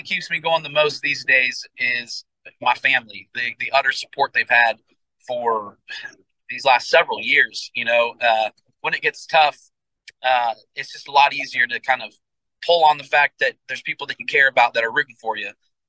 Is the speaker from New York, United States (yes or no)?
no; Atlanta, Georgia, United States; But yeah, I grew up in Atlanta, and I was really young when we moved. I was probably like 2 or 3 years old, and that's pretty much where I would spend the majority of my life growing up.